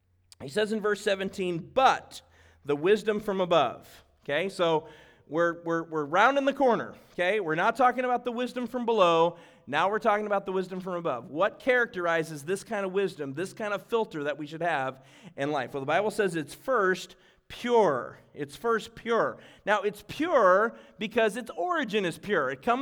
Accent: Yuba City, California, United States; Now, I'm from Yuba City, so I don't have chains.

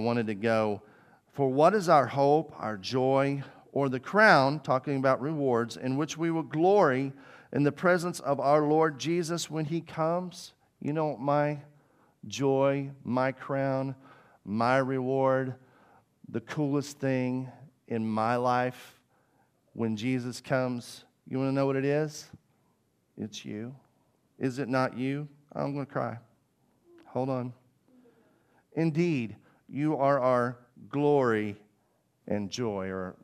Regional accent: Arkansas, United States; I'm from Arkansas, so I can do me a Bill Clinton.

